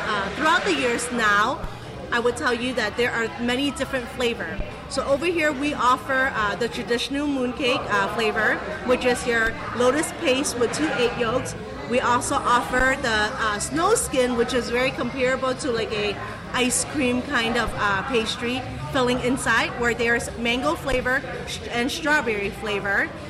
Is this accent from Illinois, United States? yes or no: yes; Chicago, Illinois, United States; I grew up in Chicago